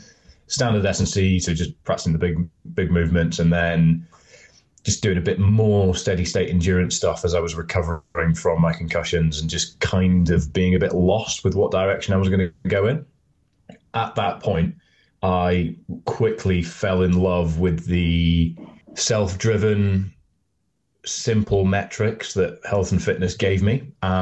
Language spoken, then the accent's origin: English; Scotland, United Kingdom; but I grew up in Scotland